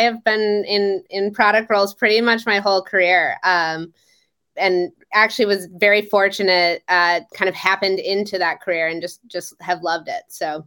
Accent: Minnesota, United States; and was born and raised in Minnesota.

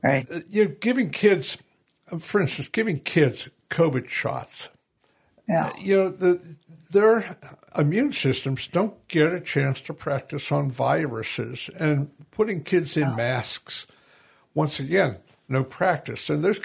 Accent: Pennsylvania, United States; Diane, you were talking about my home state of Pennsylvania.

